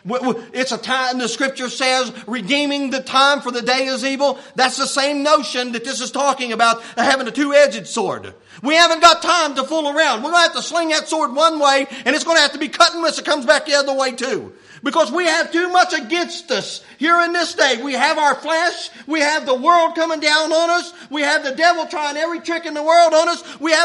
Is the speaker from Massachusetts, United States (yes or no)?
no; West Virginia, United States; I remember seeing over in my hometown, they had wood chopping contests.